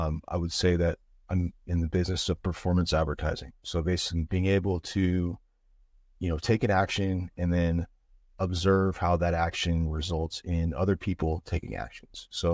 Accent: California, United States; I mean, I'm born and raised in California, but yeah, I'm also a Hungarian citizen and my last name is Hungarian.

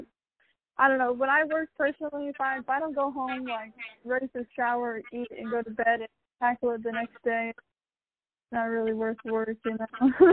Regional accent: Iowa, United States; also born or lived in Illinois; Yeah, I grew up in Illinois, and then I kind of moved around a lot, and then I moved to Iowa growing up as a kid with my mom.

